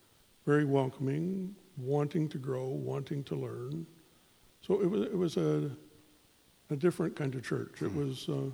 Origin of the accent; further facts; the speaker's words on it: Ancaster, Ontario, Canada; I was raised in Ancaster, but it's city, right? And we're both from bigger areas